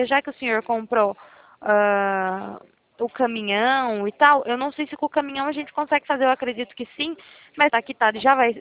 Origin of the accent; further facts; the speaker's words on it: Itatiba, São Paulo, Brazil; Eu sou de interior de São Paulo, Itatiba é o nome da cidade.